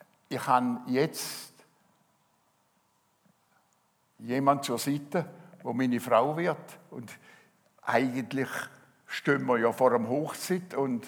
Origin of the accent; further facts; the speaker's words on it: Wil, St. Gallen, Switzerland; Ich bin zwar bürgerlich ein Basler, aber aufgewachsen im Kanton Gallen, nämlich in Wiel.